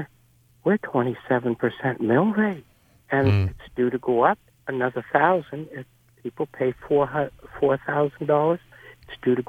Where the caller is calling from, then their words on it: Orono, Maine, United States; from Orono.